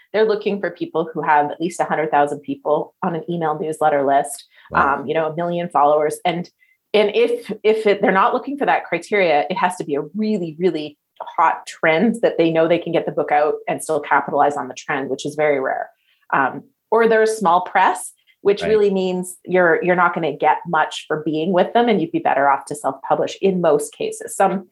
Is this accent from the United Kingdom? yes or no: no; Canada; My background, I'm Canadian and I started real estate investing in Canada in 2001.